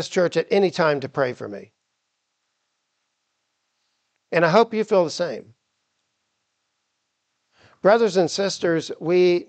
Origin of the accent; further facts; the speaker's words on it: Titusville, Florida, United States; whether we're in my hometown of Titusville, Florida, whether you're in Cocoa